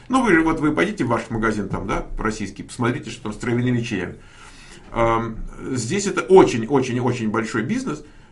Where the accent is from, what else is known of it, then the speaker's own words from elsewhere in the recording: Crimea, Ukraine; Я из Крыма.